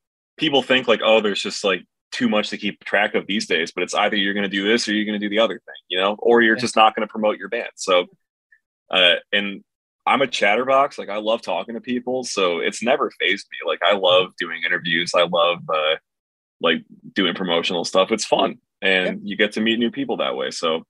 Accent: Rochester, New York, United States; I don't speak French, bro. I'm from Rochester, New York.

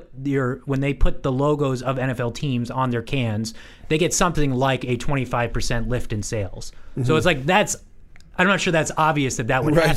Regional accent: Washington, District of Columbia, United States; so I'm from the Washington DC area.

